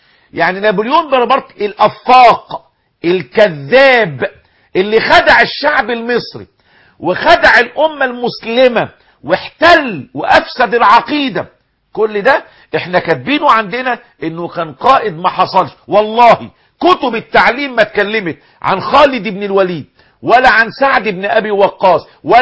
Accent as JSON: {"language": "Arabic", "country": "Egypt"}